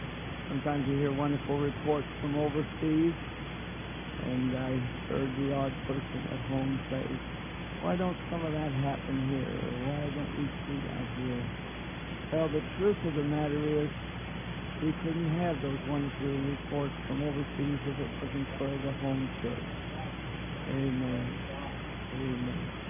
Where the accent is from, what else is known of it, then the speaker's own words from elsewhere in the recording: New Brunswick, Canada; We come from New Brunswick, Canada, Eastern Canada. Most folks don't hold that against us. And we were born and raised.